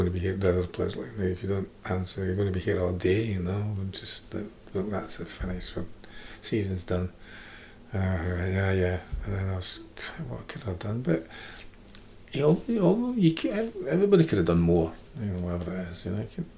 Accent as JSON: {"language": "English", "region": "Scotland", "country": "United Kingdom", "said": "As a Scottish kid, you're allowed to have an English team to follow"}